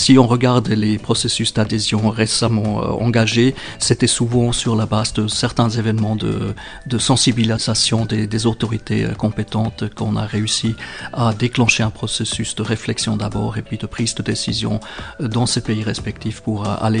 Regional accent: Switzerland; je suis suisse de nationalité et puis j'ai plusieurs autres compatriotes qui m'ont précédé dans cette fonction.

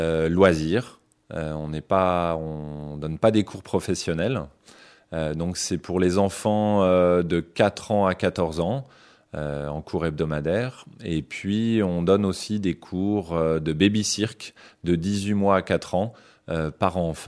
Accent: France; now in Geneva, Switzerland; Moi, je suis français et en France, à mon époque, les cirques étaient encore familiaux.

